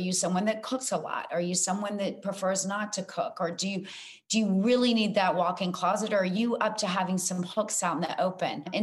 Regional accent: Georgia, United States; I grew up in South Georgia.

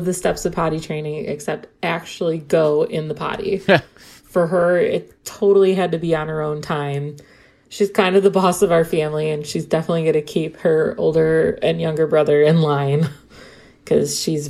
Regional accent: Chicago, Illinois, United States; from Chicago.

